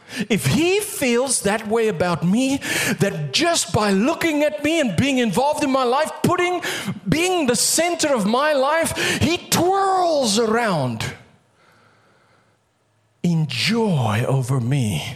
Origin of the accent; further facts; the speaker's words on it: South Africa; You know, we're from South Africa, and South Africa for many years was the diamond capital of the world.